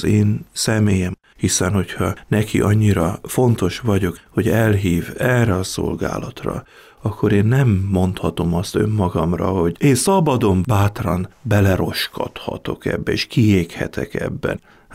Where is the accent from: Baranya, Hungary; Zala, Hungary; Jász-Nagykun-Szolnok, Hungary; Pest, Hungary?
Baranya, Hungary; Engem katolikusnak kereszteltek, van egy evangélikus ága is a családnak, Baranyából származunk, és én Pécsre kerültem középiskolába és a főiskolára.